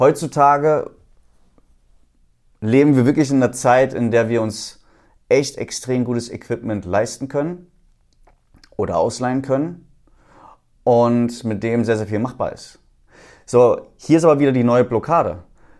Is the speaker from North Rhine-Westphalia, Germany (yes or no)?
yes; Cologne, North Rhine-Westphalia, Germany; also born or lived in Saarbrücken; now in Los Angeles, United States; Ich komme aus Köln, wohne jetzt seit 2018 in Los Angeles.